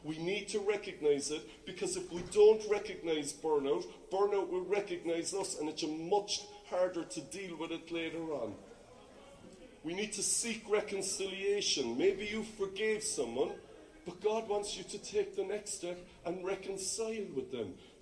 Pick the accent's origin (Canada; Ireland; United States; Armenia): Ireland; Cork, Munster; accent: Cork; When I read some verses in the Bible, I can't say them in my lovely Cork accent.